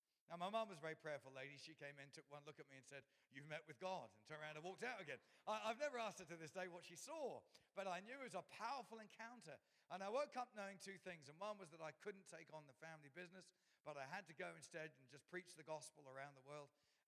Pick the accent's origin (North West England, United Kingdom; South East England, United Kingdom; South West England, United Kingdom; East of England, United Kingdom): South East England, United Kingdom; now in England; so I come from Surrey in the UK, and that's where I was born and raised. Today I live in the with my beautiful wife and kids in the East Midlands, but I was raised in Surrey, just kind of outside of South London